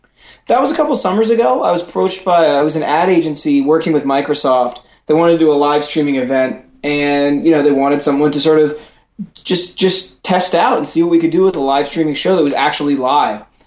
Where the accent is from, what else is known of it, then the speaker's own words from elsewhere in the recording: Toronto, Ontario, Canada; make fun of the Toronto white person, which is where I'm from. I was particularly harsh, but as being my hometown, I think I get away with it.